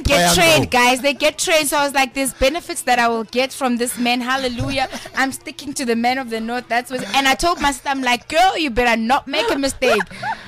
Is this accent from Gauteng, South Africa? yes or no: yes; Mamelodi, Gauteng, South Africa; Look, we're from Mamelodi and the guys there.